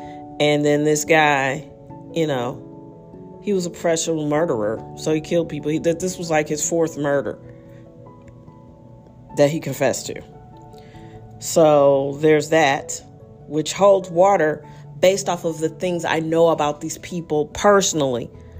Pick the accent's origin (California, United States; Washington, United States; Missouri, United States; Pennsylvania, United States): Missouri, United States; St. Louis; And what was weird to me is I'm from St. Louis.